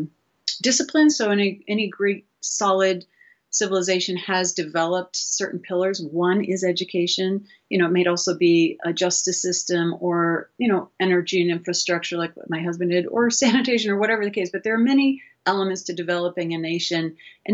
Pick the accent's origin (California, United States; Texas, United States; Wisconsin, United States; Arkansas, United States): Wisconsin, United States; Madison; was a PhD in education from the University of Wisconsin in Madison, which is my hometown.